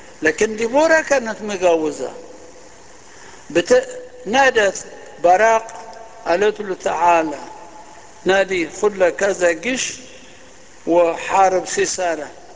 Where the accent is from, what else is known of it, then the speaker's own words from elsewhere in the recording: Egypt; وعندنا في مصر حاجة زي كده